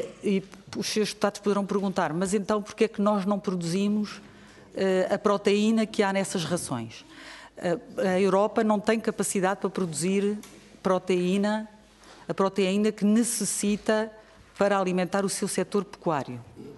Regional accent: Portugal; nós, portugueses, agricultores portugueses

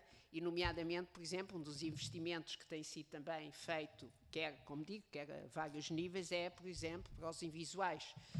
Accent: Lisbon, Portugal; eu também sou lisboeta, alfacinha, mas também não vivo há 30 e tal anos em Lisboa.

